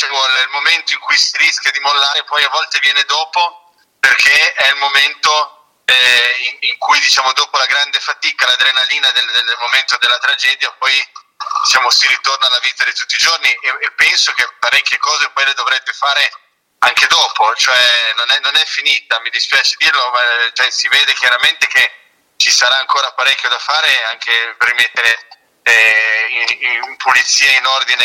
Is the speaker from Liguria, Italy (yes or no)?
yes; Genoa, Liguria, Italy; Quello che da genovese, noi genovesi purtroppo siamo ormai diventati vaccinati quasi alle disgrazie